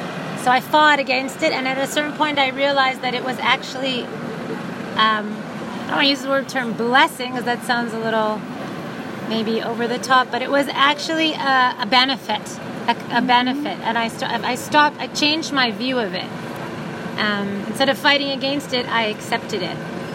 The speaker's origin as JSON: {"language": "English", "town": "Ottawa", "region": "Ontario", "country": "Canada", "tie": "born or raised there", "said": "I grew up in Ottawa, which at the time was a very parochial, conservative, very, we used to call it WASP."}